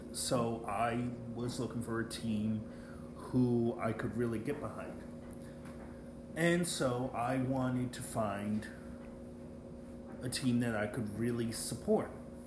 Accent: United States; I am an American, obviously, and I am a new Brentford supporter.

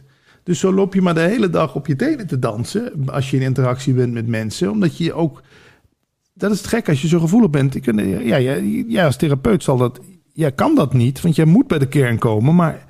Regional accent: Limburg, Netherlands; En dat is misschien ook iets typisch Limburgs... waar ik vandaan kom

